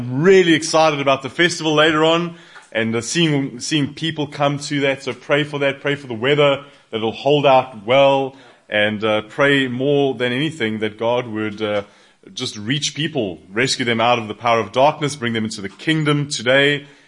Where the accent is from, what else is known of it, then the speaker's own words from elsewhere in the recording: Johannesburg, Gauteng, South Africa; I am from South Africa, from Johannesburg.